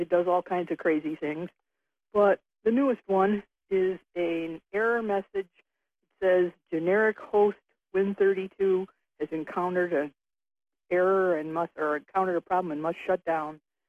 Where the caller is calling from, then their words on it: Theresa, New York, United States; That's north of Watertown.